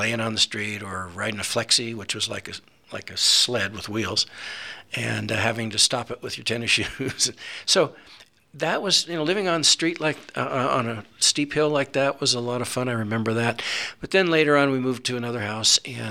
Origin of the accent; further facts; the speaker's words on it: San Francisco, California, United States; that was really, really great growing up in San Francisco. I was there during the 60s, the turbulent 60s. Went to San Francisco State.